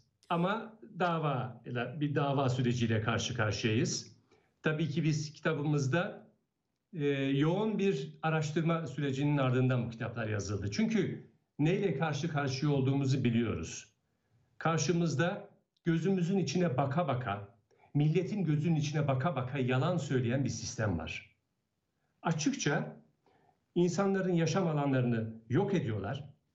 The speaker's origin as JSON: {"language": "Turkish", "town": "Fatsa", "region": "Ordu", "country": "Turkey", "said": "İşte buradan yola çıkarak bir Fatsalı olarak bu madenin hikayesini anlatmak istedim gazeteci olarak."}